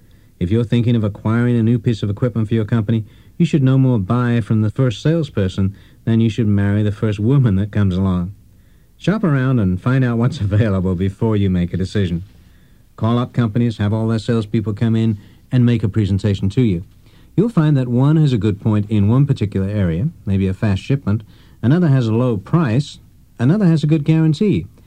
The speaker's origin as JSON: {"language": "English", "region": "England", "country": "United Kingdom", "tie": "born or raised there", "said": "When I was growing up in England after World War II, there were no toys being manufactured."}